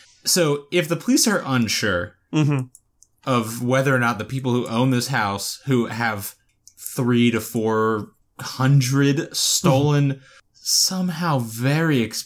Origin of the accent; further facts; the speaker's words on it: United States; Yes. I'm an American.